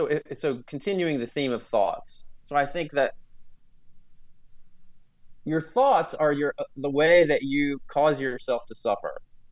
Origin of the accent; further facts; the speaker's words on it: West Virginia, United States; moved away; I grew up in West Virginia, and so it's pretty easy access to nature. I've lived in cities for a long time now. When I first moved to New York, I was teaching at Fordham and lived in the Bronx.